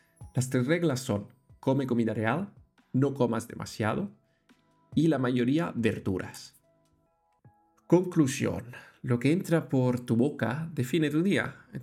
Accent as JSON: {"language": "Spanish", "country": "Italy", "said": "Aquí es un reto para yo que soy italiano porque crecí con mis abuelas"}